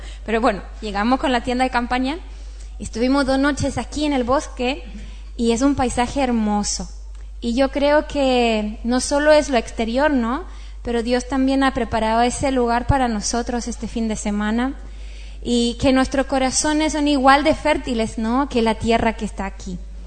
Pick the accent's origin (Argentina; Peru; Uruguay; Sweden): Sweden; now in Bilbao, Spain; Soy de Suecia. Y llevamos en Bilbao 7 años.